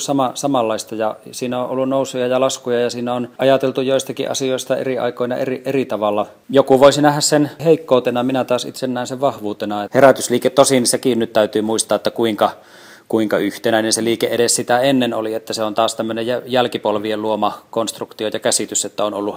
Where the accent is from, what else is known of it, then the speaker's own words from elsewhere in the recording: Nilsiä, North Savo, Finland; also born or lived in Kiuruvesi; now in Helsinki, Finland; lapsuudessa Nilsiassa tai Kiuruvedellä seuroissa kävi ne paikkakunnan körttiläiset.